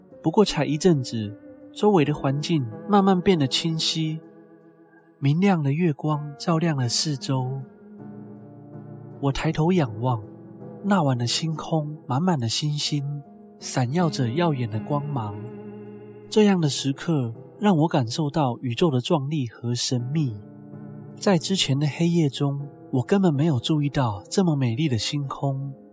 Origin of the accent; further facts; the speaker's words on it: Kaohsiung, Taiwan; 那时我还就读台南某间大学的资工系。我是高雄人，通常假日我几乎都会回家，